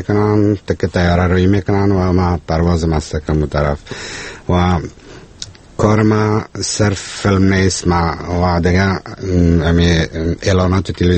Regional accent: Kabul, Afghanistan; من خودم از کابل هستم.

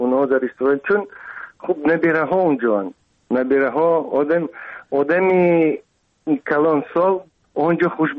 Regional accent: Dushanbe, Tajikistan; من حیران شدم از اینکه چطور یک شهری به اصطلاح تاجیکی زمانوی، مدرن، پیشرفته. خیلی دوست داشتم، خیلی دوست داشتم. دوشنبه

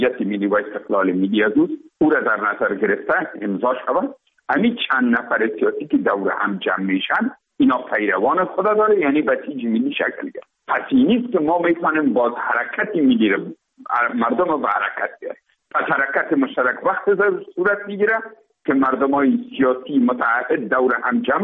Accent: Afghanistan; تماما ما افغان هستیم

